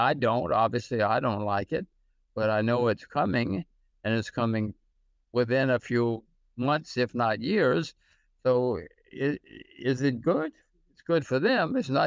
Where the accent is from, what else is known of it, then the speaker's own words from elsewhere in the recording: United States; I'm an American, my kids are Americans, but I can see what's happening.